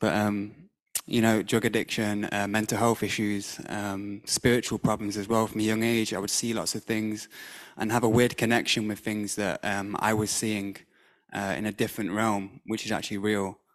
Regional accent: Nottingham, East Midlands, United Kingdom; But I was born and raised in Nottingham. I'm 28 years old. I was born into a Freemason family.

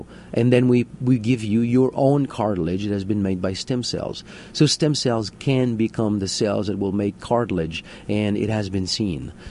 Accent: Canada; I'm from Canada

